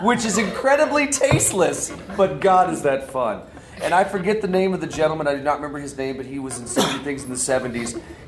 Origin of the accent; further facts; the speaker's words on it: Goldsboro, North Carolina, United States; because I'm from North Carolina, Goldsboro, North Carolina